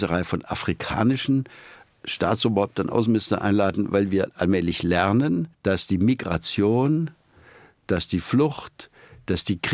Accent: Baden-Württemberg, Germany; Ich stamme ja aus Süddeutschland, bin in der Nähe von Schwarzwald und Schwäbischer Alb aufgewachsen.

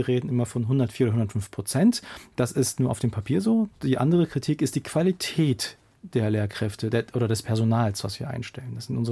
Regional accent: Berlin, Germany; Also wenn ich sage, ich komme aus Berlin, dann sagen die Leute, ja, wackeln mit dem Kopf, verdrehen die Augen und sagen, aber eigentlich, also dass man in Berlin gezeugt und zur Welt gekommen ist

